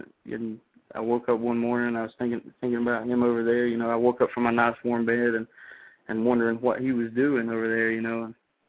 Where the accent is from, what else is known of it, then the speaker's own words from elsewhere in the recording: Toccoa, Georgia, United States; You know, I grew up in here in Toccoa, Georgia. It's a really small town